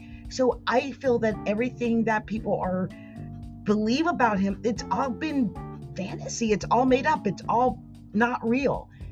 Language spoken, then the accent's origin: English; New Jersey, United States; Now, I'm from Jersey.